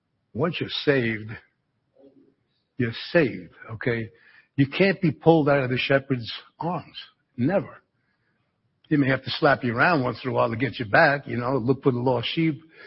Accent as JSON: {"language": "English", "region": "New York", "country": "United States", "tie": "born or raised there", "said": "but my father I grew up with him in New York, and in New York, they used to say it's a 10:13"}